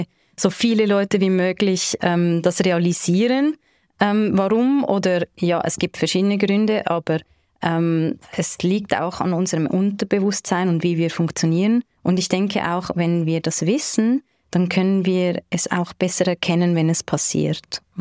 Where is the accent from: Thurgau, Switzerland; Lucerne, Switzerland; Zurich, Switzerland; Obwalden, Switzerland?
Zurich, Switzerland; Ich bin aus Zürich